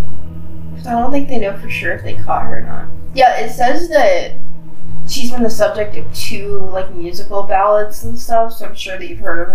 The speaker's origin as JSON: {"language": "English", "region": "Indiana", "country": "United States", "said": "because if you don't know, we are from Indiana."}